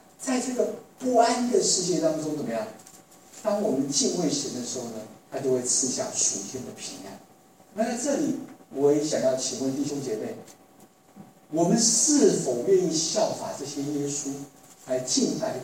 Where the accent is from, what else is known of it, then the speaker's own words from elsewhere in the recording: China; 那我们中国人说黄鼠狼给谁拜年？给鸡拜年。